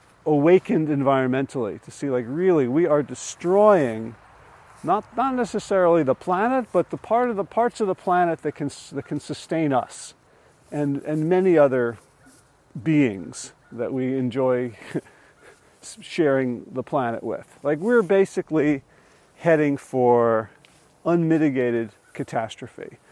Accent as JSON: {"language": "English", "region": "New Jersey", "country": "United States", "tie": "born or raised there", "said": "threats to in where I grew up in North Jersey"}